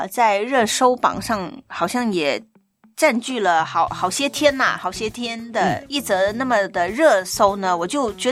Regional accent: Xinhui, Guangdong, China; 因为像我、我的家乡不是新会嘛、然后新会呢很出名就是新会陈皮

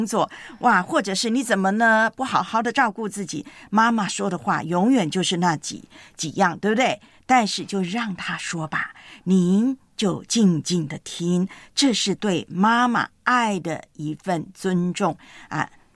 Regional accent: Taiwan; 我记得很多年前在我的老家台湾啊

